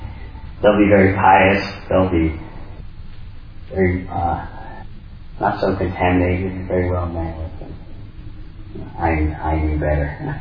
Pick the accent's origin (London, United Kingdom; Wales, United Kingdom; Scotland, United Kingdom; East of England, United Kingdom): London, United Kingdom; That's where our parents and grandparents are from. We're from East London, we don't worry about India.